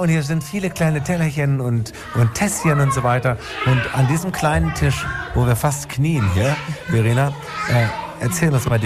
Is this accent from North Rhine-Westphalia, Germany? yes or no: no; Tübingen, Baden-Württemberg, Germany; Jetzt übermorgen am Sonntag beim Drachenfest in meiner Heimatstadt Tübingen.